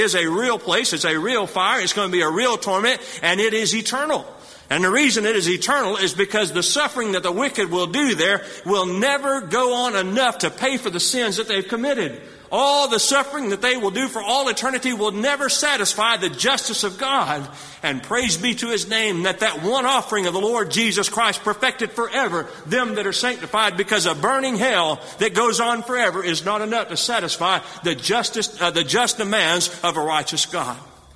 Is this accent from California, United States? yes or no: no; Texas, United States; also born or lived in Illinois; I come from West Texas. I do know what a drought is.